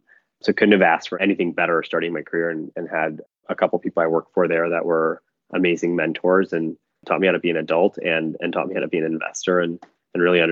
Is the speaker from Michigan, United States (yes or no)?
yes; Michigan, United States; Yeah, I grew up in Michigan and went to Penn